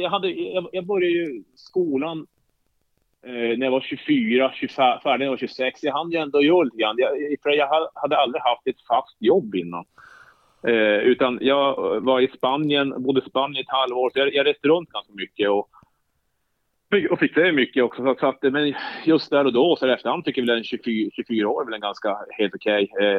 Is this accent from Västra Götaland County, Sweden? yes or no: no; Jokkmokk, Norrbotten County, Sweden; Jag är uppvuxen i Jokkmokk. Det är ju just norr om polcirkeln i inlandet då. Mitt i Sverige, norr om polcirkeln.